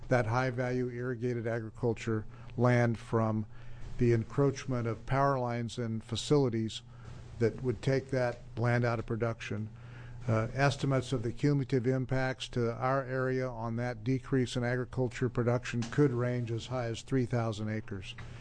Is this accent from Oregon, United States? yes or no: yes; Echo, Oregon, United States; I'm from Echo, Oregon.